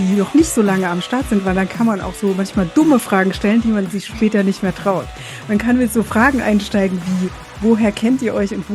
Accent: Rhineland-Palatinate, Germany; Ja, ich komme ja aus der Pfalz und ein Schorle ist bei uns eigentlich so eine gute Mischung

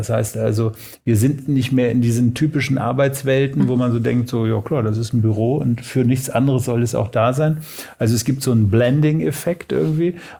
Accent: Hanover, Lower Saxony, Germany; wir als Hannoveraner

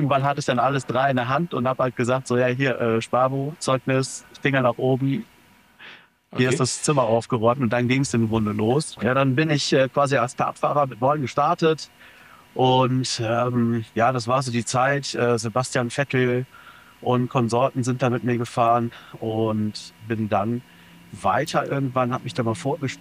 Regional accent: Düsseldorf, North Rhine-Westphalia, Germany; Ich bin 38, wohne mit meiner Familie in der Nähe von Düsseldorf, bin absolut rheinisches Kind in Düsseldorf geboren, in Düsseldorf groß geworden.

